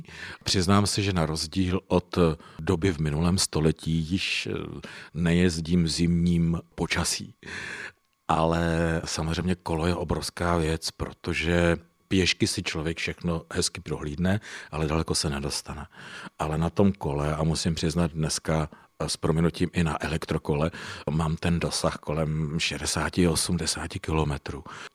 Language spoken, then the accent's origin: Czech; Soběslav, South Bohemian Region, Czechia; já podobně jako ty pocházím z Táborska, že jo, ty jsi Táborská, já jsem se tam narodil, ale jsem Soběslovák.